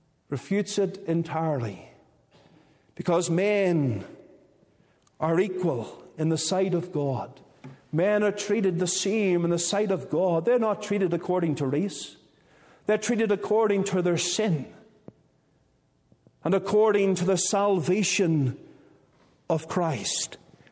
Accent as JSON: {"language": "English", "region": "Northern Ireland", "country": "United Kingdom", "said": "I'm from Northern Ireland and not from Canada."}